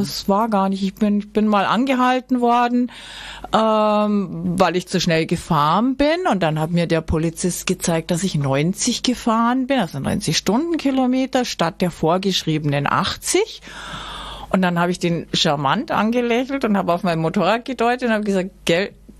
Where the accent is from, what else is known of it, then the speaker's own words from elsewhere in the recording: Bavaria, Germany; ich habe einerseits einen Reiseführer geschrieben übers Allgäu, weil ich mir dachte, ich möchte auch meine Heimat kennenlernen.